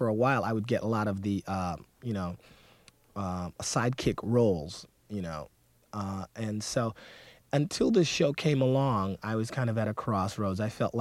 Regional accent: Detroit, Michigan, United States; born or raised there

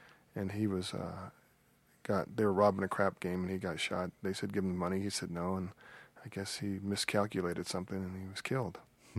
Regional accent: Chicago, Illinois, United States; born there; I was born in Chicago, and my parents are from... My father's from Memphis. My mother's from Lake Providence. I'm like what you call first-generation Southern

